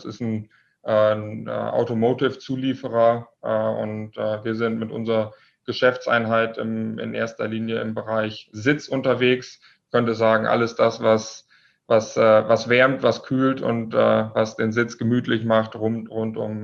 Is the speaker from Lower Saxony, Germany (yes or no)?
yes; Lower Saxony, Germany; born there; now in Munich, Germany; 30 Jahre alt, komme gebürtig aus dem Nordwesten Deutschlands, hört man mir vielleicht etwas an, aus Niedersachsen, bin aber jetzt mittlerweile seit etwa 2 Jahren in München.